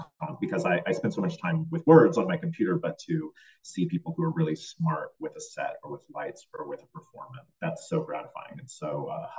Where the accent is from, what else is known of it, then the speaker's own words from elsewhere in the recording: Texas, United States; now in New York, United States; I grew up in Texas, and so I maybe took a couple of trips to New York before moving here